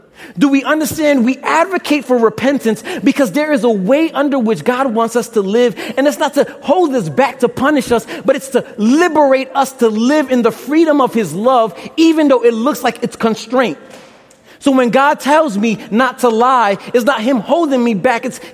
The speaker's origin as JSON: {"language": "English", "town": "Brooklyn", "region": "New York", "country": "United States", "lives_now": "Michigan, United States", "said": "I like being from Brooklyn. I like my accent. I like a little bit of my slang."}